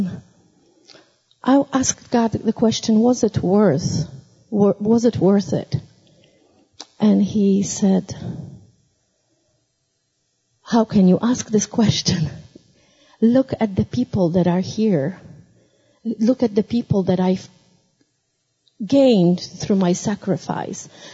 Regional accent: Warsaw, Masovian Voivodeship, Poland; I come from Poland, Warsaw. It's a little country in the middle of Europe

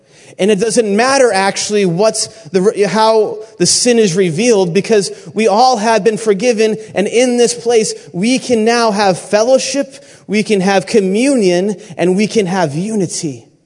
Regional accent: New England, United States; I'm from New England, and my parents taught me, like, you always go to church.

